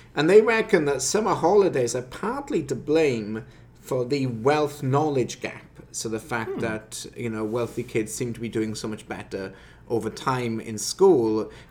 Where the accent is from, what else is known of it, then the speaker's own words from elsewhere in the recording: Wales, United Kingdom; now in Canada; I was away in Wales, my home country, for a couple of weeks